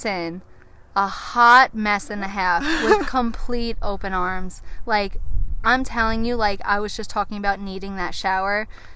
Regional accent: Long Island, New York, United States; And I mean, we grew up in Long Island, New York. We have no experience with cactuses.

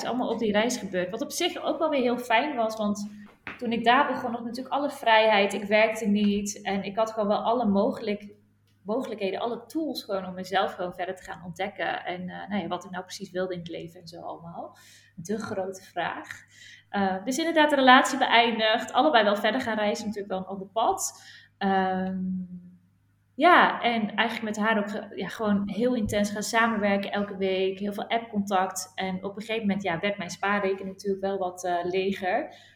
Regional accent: Edam, North Holland, Netherlands; Ik ben 35 jaar. Ik ben single. Nee, dat was denk ik wel duidelijk. En ik ben opgegroeid in Edam. Van de Edammekaar, zeg ik altijd maar. Hele fijne jeugd daar gehad. Heel kleinschalig. Echt heel erg mooie plek.

